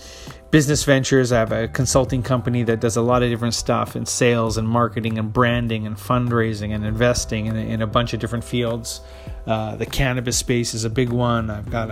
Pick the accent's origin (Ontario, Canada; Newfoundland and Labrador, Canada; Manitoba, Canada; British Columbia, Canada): British Columbia, Canada; White Rock; I'm born and raised in Vancouver, more specifically out in the South Surrey White Rock area is where I grew up. That's my hood out there. That's where I spent most of my life. And now living in downtown.